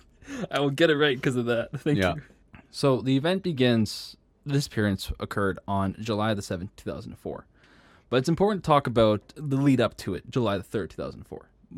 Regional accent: Regina, Saskatchewan, Canada; So we're from Regina.

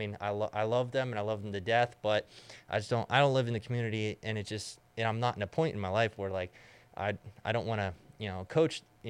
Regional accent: Pennsylvania Furnace, Pennsylvania, United States; also born or lived in State College; Well, actually, I was born in State College, so I've been in this area my whole life, ever since I was born. And I grew up in a little area, Pennsylvania Furnace, which is right there on the other side of Warriors Mark.

